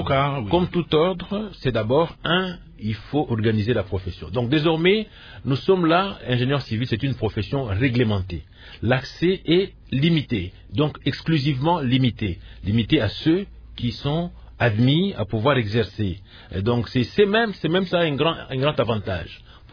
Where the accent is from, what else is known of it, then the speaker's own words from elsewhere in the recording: DR Congo; aussi bien ici chez nous en RDC qu'en dehors de notre pays